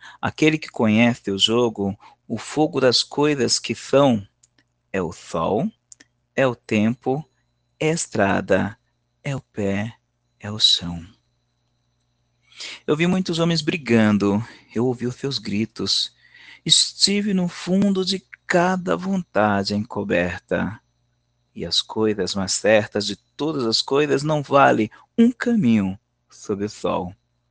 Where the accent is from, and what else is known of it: São Paulo, Brazil